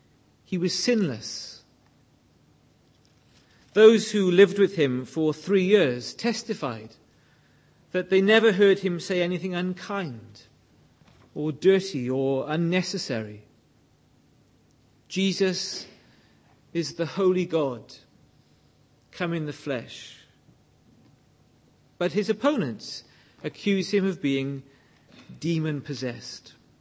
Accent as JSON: {"language": "English", "region": "Wales", "country": "United Kingdom", "said": "I come from Wales."}